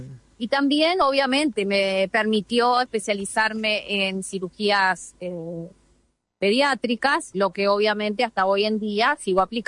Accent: Uruguay; que es el hospital de referencia de Uruguay, que es de donde yo soy

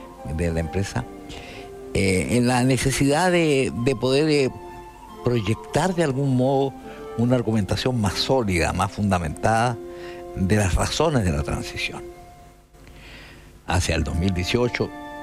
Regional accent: Ovalle, Coquimbo, Chile; estaba en mi pueblo, en Novalle.

